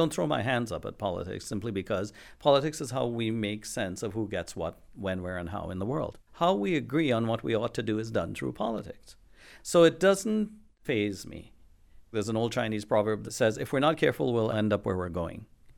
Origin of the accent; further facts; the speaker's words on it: Trinidad & Tobago; So I grew up in the Southern Caribbean, the island that is the furthest south in the Caribbean, the country of Trinidad and Tobago. I grew up on the island of Trinidad. I come from an agricultural family.